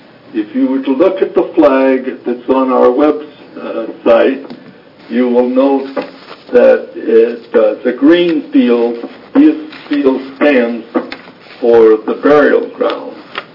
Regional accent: Minnesota, United States; My wife came from New York State, and I came from Minnesota.

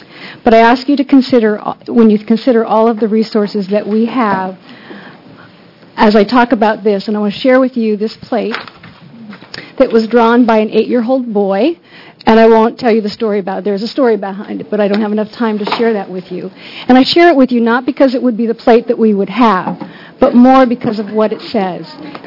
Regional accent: Oregon, United States; I come from Central Oregon, and I have a great appreciation for outdoor recreation.

